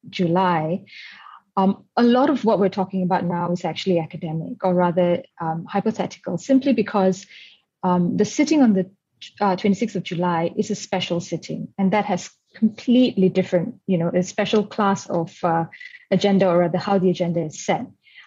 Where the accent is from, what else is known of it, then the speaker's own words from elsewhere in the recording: Malaysia; As a Malaysian, I would, of course, like to see a full and robust debate on the emergency ordinances